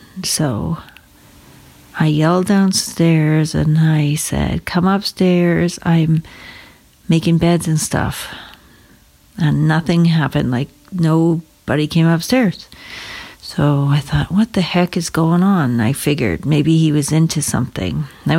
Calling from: Alberta, Canada; I am calling in from Southern Alberta, and I'll just keep my name anonymous.

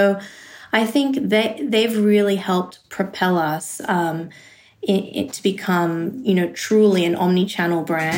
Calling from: Brooklyn, New York, United States; I am in Brooklyn, New York.

